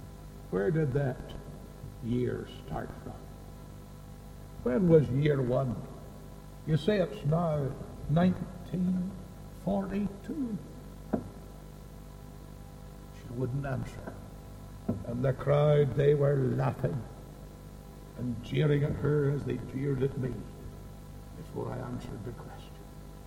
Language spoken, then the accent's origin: English; Northern Ireland, United Kingdom; I come from Northern Ireland.